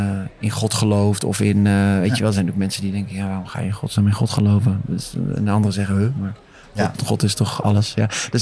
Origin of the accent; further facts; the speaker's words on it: Zwolle, Overijssel, Netherlands; In Zwolle bijvoorbeeld, waar ik vandaan kom.